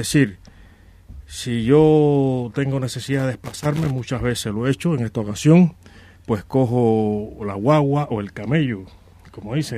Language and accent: Spanish; Havana, Cuba; soy de Ciudad de La Habana, y ahí en la barriada me muevo entre 10 de octubre, la barriada de Lauton y el Cotorro